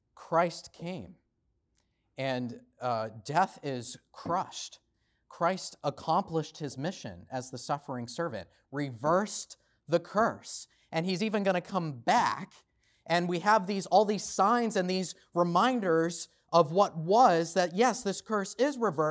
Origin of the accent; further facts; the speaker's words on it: New England, United States; accent: Boston; As many of you know, I grew up in New England, and I am unashamedly a complete Boston sports fan through and through on all fronts.